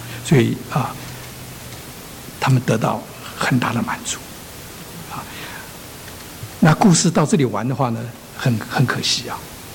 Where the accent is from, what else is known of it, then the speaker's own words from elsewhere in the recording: China; moved away as an adult; now in United States; 其实我们中国人也违背，老美也违背。啊，我想到这里，我就想起，我刚来美国念书的时候，